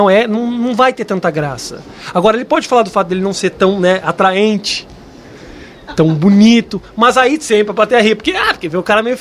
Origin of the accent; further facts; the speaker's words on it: Rio Grande do Sul, Brazil; mas eu realmente sou gaúcho